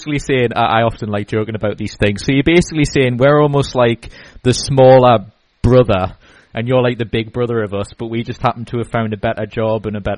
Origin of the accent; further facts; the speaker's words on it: Newcastle, North East England, United Kingdom; I mean, I'm from Newcastle, which is obviously because there's a castle in it.